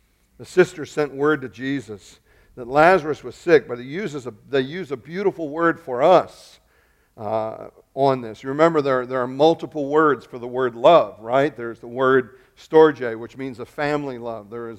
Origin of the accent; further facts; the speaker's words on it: Lockport, Illinois, United States; I'm from Lockport, Illinois, originally, but one summer we went up north and we found out there was a Lockport, New York